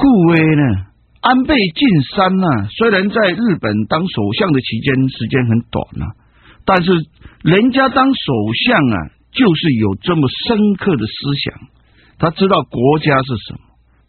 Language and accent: Chinese; Taiwan; 台湾这个地方有我们台湾人喜欢的山川自然，还有我们台湾人祖先的坟墓，还有我们的家人，还有我们住在的熟悉的社区的。